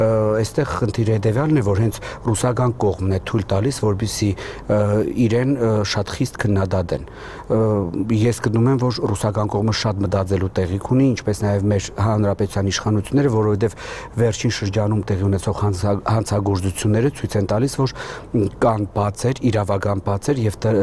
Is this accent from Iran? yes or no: no; Gyumri, Shirak, Armenia; Որպես գյումրեցի ես կարող եմ մի քանի դեպքի հիշել